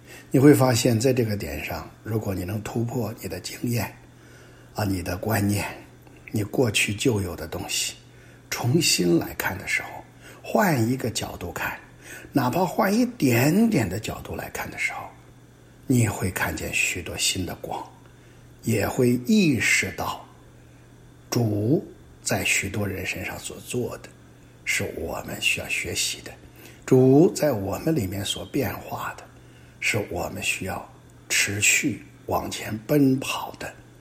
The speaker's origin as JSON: {"language": "Chinese", "country": "China", "said": "我们中国人有句话说，士别三日都要当刮目相看。"}